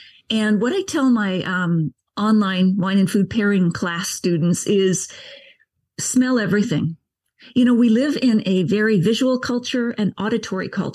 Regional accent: Nova Scotia, Canada; I grew up on the East Coast, Nova Scotia, and it was beer and whiskey on the table.

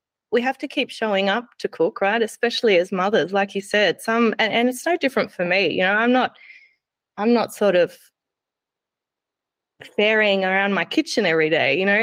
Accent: Australia; also born or lived in Germany; I was born in Germany, and my sister as well. We came to Australia when we were young children, and On my mother's side, her heritage is German, as far as anyone can tell on one side.

